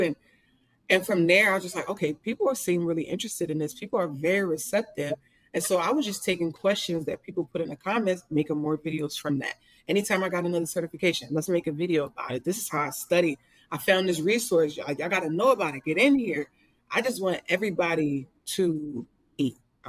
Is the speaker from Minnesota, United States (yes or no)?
no; Philadelphia, Pennsylvania, United States; I come from Philly and I come from hard times.